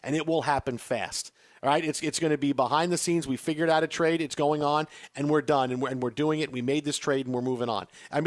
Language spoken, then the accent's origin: English; New York, United States; And, you know, growing up in New York, I rooted for the Islanders growing up.